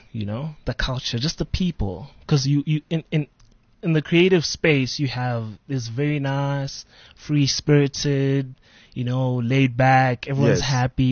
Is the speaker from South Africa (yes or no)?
yes; Port Elizabeth, Eastern Cape, South Africa; I'm from Port Elizabeth